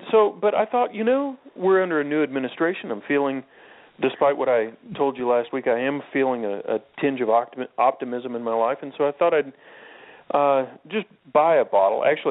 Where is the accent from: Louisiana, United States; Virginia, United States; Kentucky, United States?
Kentucky, United States; Well, no. Yes, I'm from Kentucky, but not really an authority.